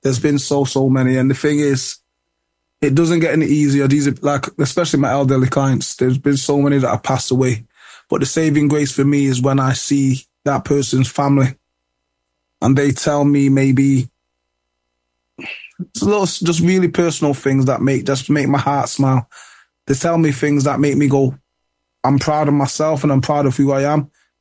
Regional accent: United Kingdom

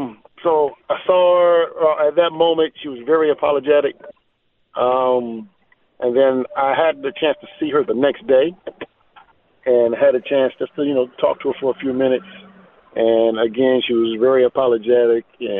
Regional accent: Conway, South Carolina, United States; It is in my hometown, Conway, South Carolina.

